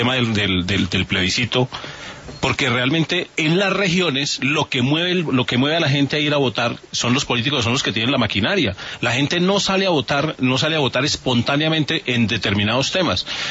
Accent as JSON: {"language": "Spanish", "town": "Pandi", "region": "Cundinamarca", "country": "Colombia", "tie": "born or raised there", "said": "la gente de mi pueblo, por ejemplo, que es Pandi"}